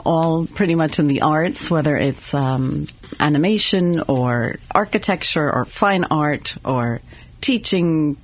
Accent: Garden City, New York, United States; So we grew up in Long Island as well, in Garden City.

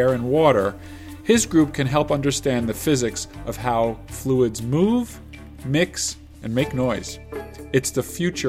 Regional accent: New York, United States; when I was a young child growing up in New York, there was something called the supersonic transport that flew directly over my home in Long Island.

